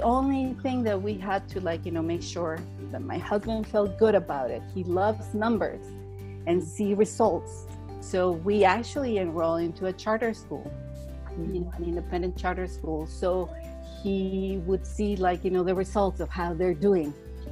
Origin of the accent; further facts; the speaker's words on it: Mexico City, Mexico; I was born and raised in Mexico City.